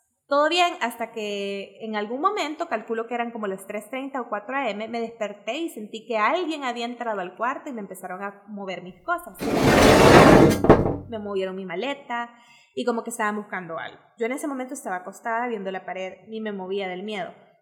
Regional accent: Santa Ana, El Salvador; now in San Salvador, El Salvador; Yo soy de Santa Ana y me mudé hace 4 años a San Salvador por trabajo.

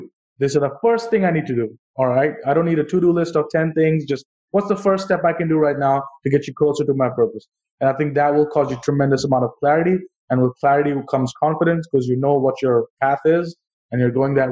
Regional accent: India; now in New York, United States; Well, originally I'm from India, but right now I live in New York.

